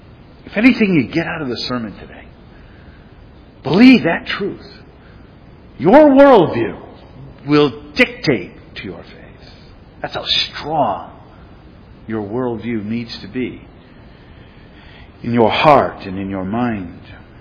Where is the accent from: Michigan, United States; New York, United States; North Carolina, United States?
Michigan, United States; Now, we're from Michigan originally.